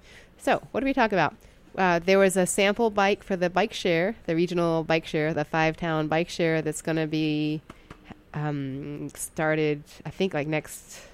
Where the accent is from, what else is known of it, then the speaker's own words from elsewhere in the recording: Kentucky, United States; I grew up in Kentucky.